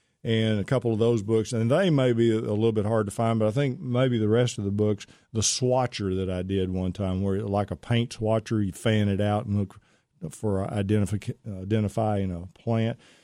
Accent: Pittsburg, Texas, United States; Here's Mary in Kilgore, Texas, not too far from where I grew up in Pittsburgh, Mary.

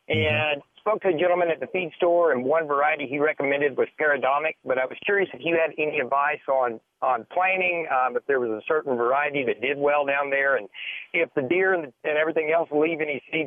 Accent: Fairview, Texas, United States; I'm up from the Dallas-Fairview area and have grown a lot for years in that black gumbo, but I'm in a different part of the country down there in Granite.

